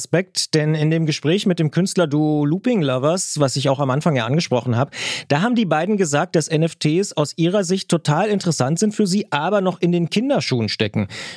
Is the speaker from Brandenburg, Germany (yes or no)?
yes; Potsdam, Brandenburg, Germany; in meiner alten Heimatstadt Potsdam